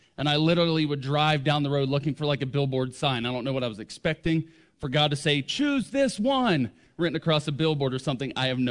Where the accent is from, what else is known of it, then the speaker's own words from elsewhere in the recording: Pennsylvania, United States; I grew up in Pennsylvania. I am a Yankee, but I've lived here almost as long as I lived up there.